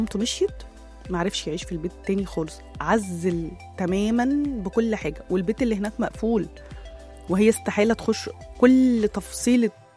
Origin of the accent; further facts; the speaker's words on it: Egypt; احنا مصريين بنروح لحته المشاعر والدفء والكلام ده قوي.